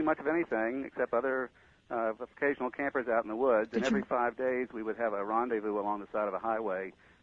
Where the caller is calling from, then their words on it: Long Lake, New York, United States; I'm calling from Long Lake.